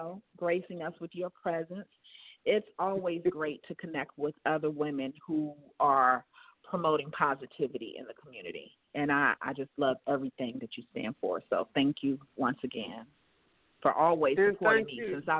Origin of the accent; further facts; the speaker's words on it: Newport News, Virginia, United States; now in Charlotte, United States; Well, I am originally from the Hampton, Newport News area of Virginia. And I came to Charlotte about 13 years ago.